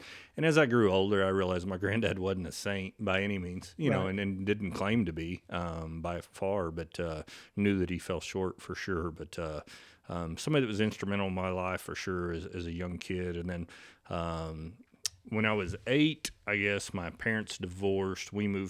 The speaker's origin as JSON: {"language": "English", "town": "Oklahoma City", "region": "Oklahoma", "country": "United States", "tie": "born or raised there", "said": "I am born and raised in Oklahoma City."}